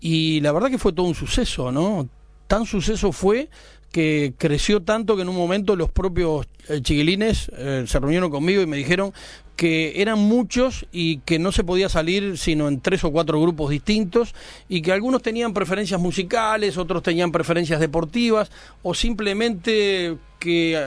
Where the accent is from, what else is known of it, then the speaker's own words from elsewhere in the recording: Uruguay; Yo creo que seguimos siendo orientales, que nada ha cambiado. Somos República Oriental del Uruguay y, por lo tanto, a mí me gusta mucho definirme como oriental, ¿verdad?